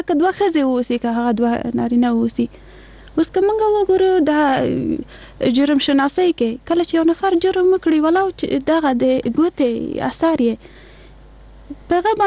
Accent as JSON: {"language": "Pashto", "country": "Afghanistan"}